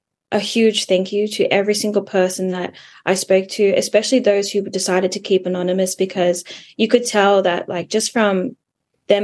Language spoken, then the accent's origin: English; Australia; despite being Samoan, we're culturally different. Like, we grew up in Australia, they grew up in Samoa, they're from Samoa, we're from Australia